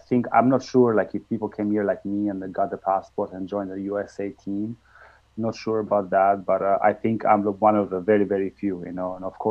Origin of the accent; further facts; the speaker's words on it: Korçë, Korçë County, Albania; I'm from Korça, Albania, southeast of Albania near Greece, and we had a professional team which was top in the nation.